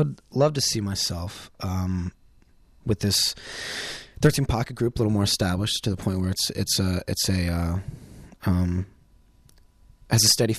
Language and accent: English; New Orleans, Louisiana, United States; which takes place in my hometown of New Orleans